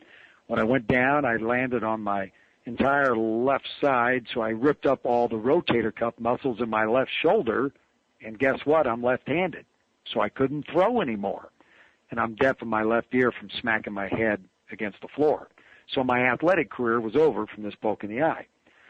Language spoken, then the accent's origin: English; Kansas City, Missouri, United States; I grew up in Kansas City, Missouri.